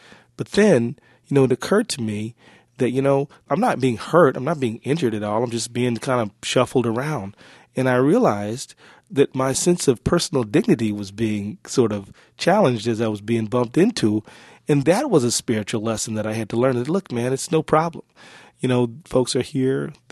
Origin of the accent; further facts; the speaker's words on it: Midwest, United States; Yeah, I'm from the Midwest, where there's plenty of space out here.